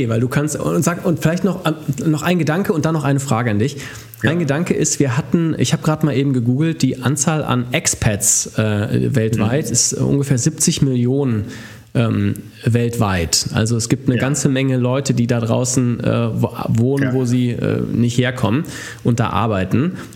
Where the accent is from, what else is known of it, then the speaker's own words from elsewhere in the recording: Germany; Ach was, bei uns in Deutschland sagt man Pi mal Daumen.